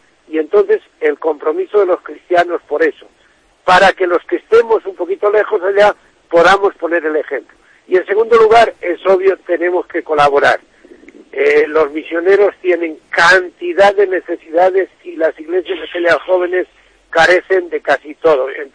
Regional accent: Castile and León, Spain; Y soy misionero de León. Y entonces me siento tan diocesano como si estuviera aquí en Viñesa de las Matas o en Gorraliza. ¿Por qué? Porque soy de esta tierra. Y aquí fue donde primeramente, pues, viví esa misericordia de Dios desde mi infancia.

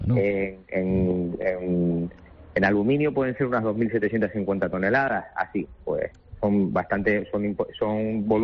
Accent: Canary Islands, Spain; Vivir en Canarias es una maravilla, yo soy canario, me encanta vivir aquí

